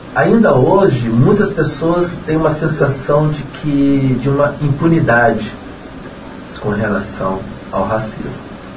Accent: Espírito Santo, Brazil; Eu sou capixaba, isso foi no Espírito Santo, então eu fiz o meu antigo primeiro grau, certo, né? Atual fundamental aqui, o meu antigo segundo grau, atual ensino médio também aqui no Espírito Santo.

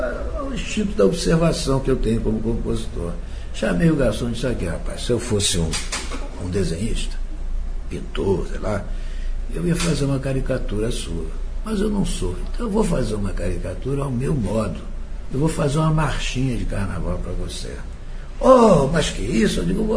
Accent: Rio de Janeiro, Brazil; Então eu vinha lá de Ipanema, aqui para Copacabana, que é a minha terra, gosto mais daqui.

